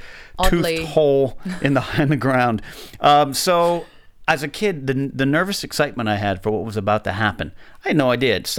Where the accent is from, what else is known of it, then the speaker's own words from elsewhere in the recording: Pismo Beach, California, United States; I grew up in Pismo Beach, California, a mile from the beach, which is nothing but sand dunes that I used to go play in.